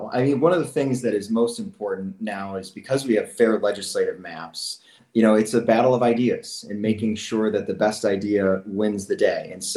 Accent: Racine, Wisconsin, United States; also born or lived in Russia; I was born halfway across the world and picked out of an orphanage from Russia at the age of two, and raised in the heart of the city of Racine, product of my public schools, product of my neighborhood.

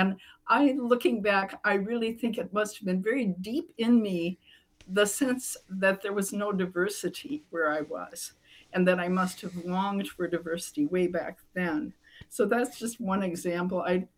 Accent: Iowa, United States; I was raised in Iowa before the influx of Hispanic people in the 80s.

